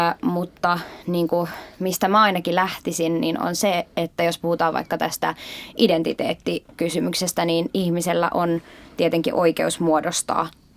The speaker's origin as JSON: {"language": "Finnish", "town": "Turku", "region": "Southwest Finland", "country": "Finland", "said": "mä oon kotoisin Turusta, Suomesta"}